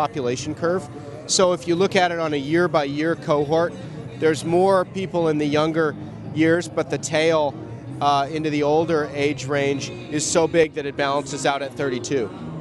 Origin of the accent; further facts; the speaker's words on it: San Diego, California, United States; I grew up in San Diego.